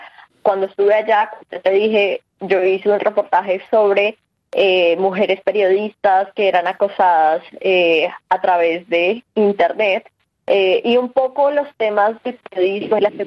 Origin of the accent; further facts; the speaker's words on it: Bogotá, Colombia; Soy de Bogotá, Colombia.